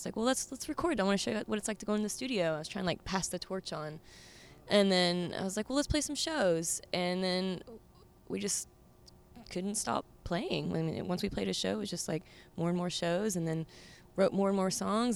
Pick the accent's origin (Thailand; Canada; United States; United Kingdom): United States; Texas; now in Brooklyn, United States; I'm from, born and raised in Texas.